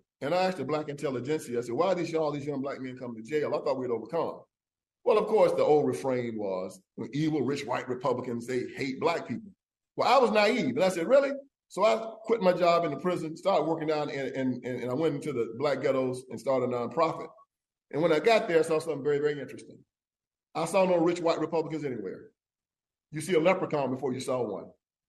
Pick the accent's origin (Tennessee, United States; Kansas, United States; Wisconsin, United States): Tennessee, United States; Brownsville; Yeah, to give you some context, I was raised in Brownsville, Tennessee. I was born on a cotton plantation. My father was a sharecropper.